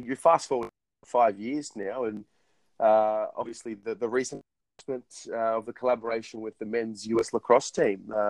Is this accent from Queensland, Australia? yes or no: no; Melbourne, Victoria, Australia; born or raised there